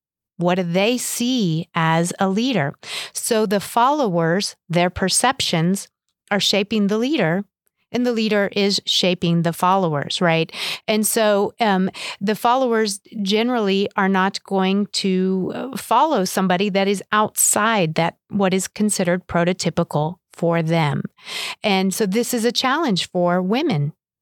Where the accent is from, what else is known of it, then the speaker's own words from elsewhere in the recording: Albuquerque, New Mexico, United States; My childhood growing up in Albuquerque and my academic background and my career and my position